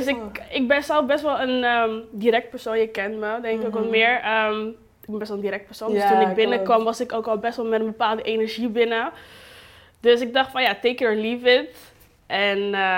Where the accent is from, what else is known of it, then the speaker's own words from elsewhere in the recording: Rotterdam, South Holland, Netherlands; ik kom uit Rotterdam. Mm-hmm. Ik ben opgegroeid in Rotterdam-Noord. Geboren en getogen.